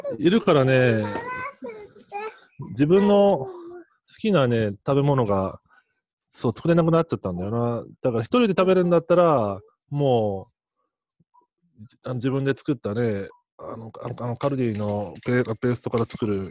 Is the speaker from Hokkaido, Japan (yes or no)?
no; Fukuoka, Japan; born there; moved away as an adult; now in Tokyo, Japan; 生まれは九州福岡県ですね。で、大学の入学と同時にも東京に来まして、今今月で43になるんで、